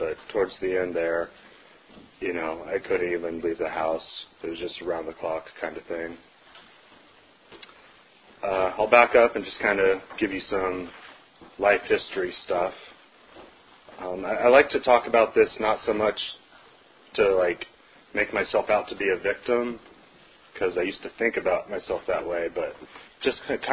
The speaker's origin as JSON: {"language": "English", "town": "Denver", "region": "Colorado", "country": "United States", "said": "I am from Denver, Colorado."}